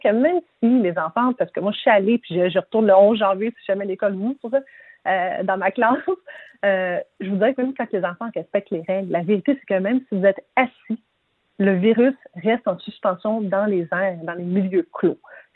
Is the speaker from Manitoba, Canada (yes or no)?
no; Quebec, Canada; sauf chez nous, au Québec